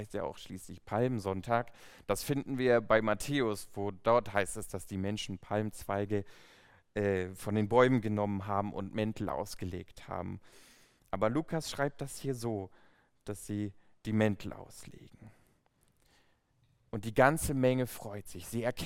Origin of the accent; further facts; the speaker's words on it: Villingen-Schwenningen, Baden-Württemberg, Germany; aber ich komme aus Villingen-Schwenningen, aus Baden-Württemberg und da heißt es Fasnet.